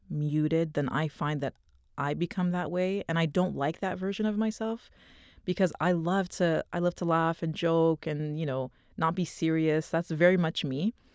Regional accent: Toronto, Ontario, Canada; we grew up in Toronto. You know, I was born in Toronto, grew up in Toronto. We went to Islamic school growing up.

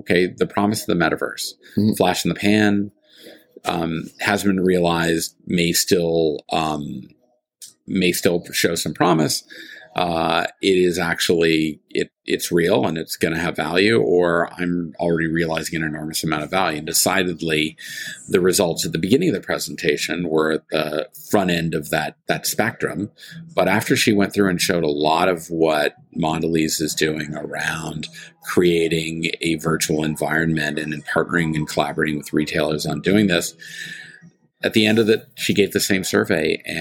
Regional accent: Canada; I'm a Canadian.

